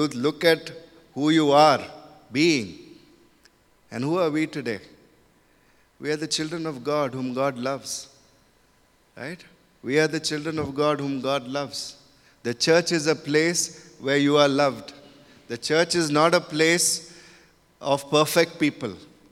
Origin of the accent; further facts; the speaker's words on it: Mumbai, Maharashtra, India; born there; I was born in Bombay city. That time it was called Bombay.